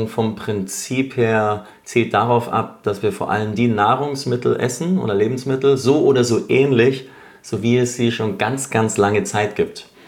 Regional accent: Bayreuth, Bavaria, Germany; now in Munich, Germany; leistungsmäßig dann betrieben noch in Bayreuth, in meiner Heimatstadt. Und dann bin ich nach München

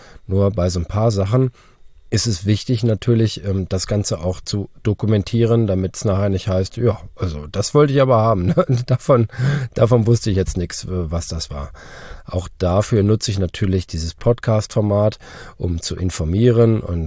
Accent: Harz, Germany; Ich komme ja aus der Harz-Vorregion und bei uns ist hoher Anteil an Karstgebieten, also es gibt viele Höhlen und ähnliches.

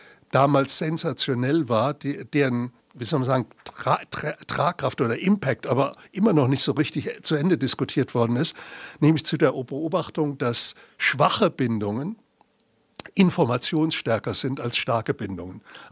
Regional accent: Ludwigshafen, Rhineland-Palatinate, Germany; ich stamme ja aus Ludwigshafen, wie Sie gehört haben

